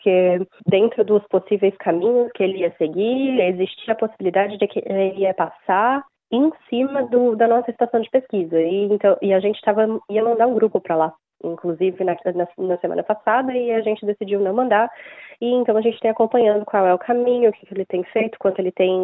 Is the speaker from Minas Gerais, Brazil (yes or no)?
no; Santa Catarina, Brazil; now in Australia; eu sou de Santa Catarina.